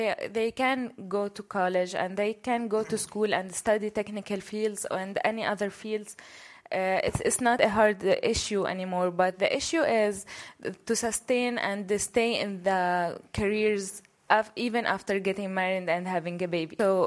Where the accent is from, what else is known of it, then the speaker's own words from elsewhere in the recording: Jordan; Hi, everyone. … from Jordan. I am a fellow for the first time, and this is my first ICANN meeting.